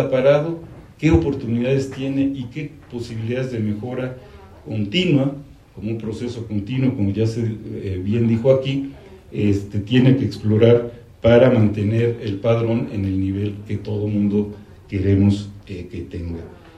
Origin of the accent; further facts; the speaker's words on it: Mexico; por ejemplo en México, de donde soy